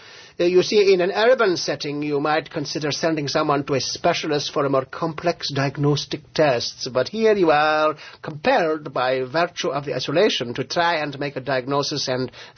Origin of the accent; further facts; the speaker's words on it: Lahore, Punjab, Pakistan; No, I'm originally from Pakistan, from Lahore.